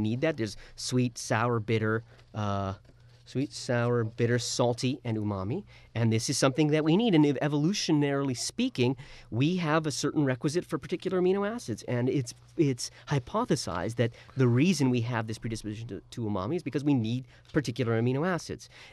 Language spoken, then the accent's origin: English; Canada; being a Canadian